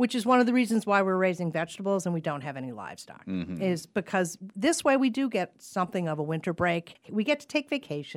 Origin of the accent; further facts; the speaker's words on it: Glastonbury, Connecticut, United States; I'm from Glastonbury, Connecticut, which was, when I was growing up, very agricultural.